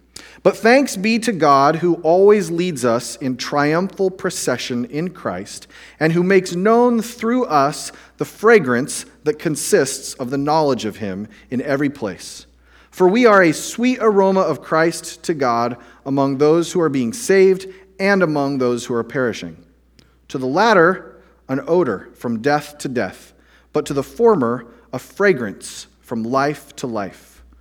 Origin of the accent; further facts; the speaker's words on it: Dallas, Texas, United States; I grew up in Dallas